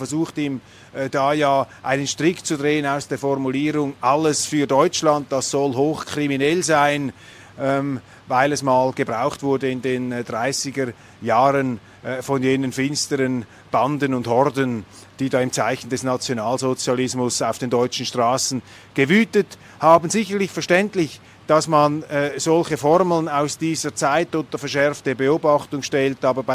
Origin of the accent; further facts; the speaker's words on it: Switzerland; als Schweizer haben wir uns für die Neutralität einzusetzen